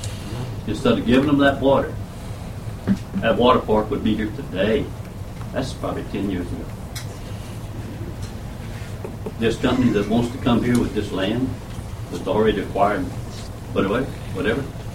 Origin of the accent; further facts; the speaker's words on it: Orange, Texas, United States; I'm from Orange, Texas. My family came here in the early 1900s.